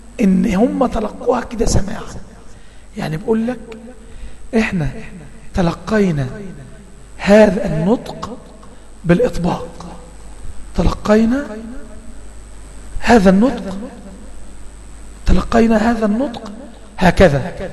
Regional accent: Egypt; عندنا في مصر كانوا يقولون تفتح مقدار ما تمر ورقة.

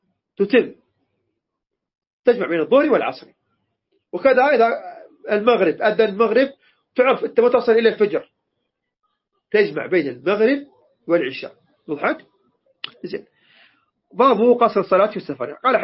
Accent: Iraq; moved away; احنا ما هاجرنا من العراق بطرا، ما هاجرنا إلا ما رأينا الضيم والخوف والمشقة، والله كنا نعيش في العراق برعب.

